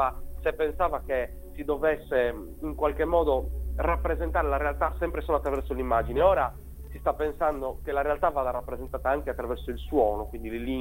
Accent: Switzerland; born there; sai che in Svizzera io poi sono nato

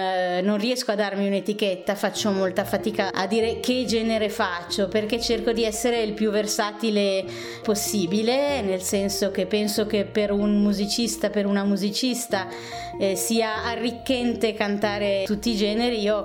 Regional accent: Milan, Lombardy, Italy; born there; sono una donna di 48 anni, sono nata a Milano di origini sarde da entrambi i genitori

